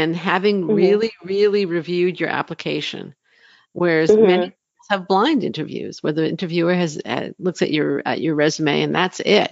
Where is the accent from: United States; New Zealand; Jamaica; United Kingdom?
United States; Los Angeles, California; You know, and even I know that's not cold. I'm from Los Angeles.